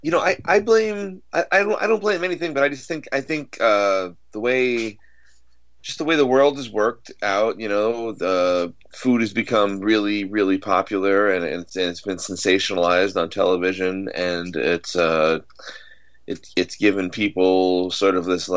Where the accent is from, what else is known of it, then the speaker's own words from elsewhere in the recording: Ithaca, New York, United States; You know, I grew up in Ithaca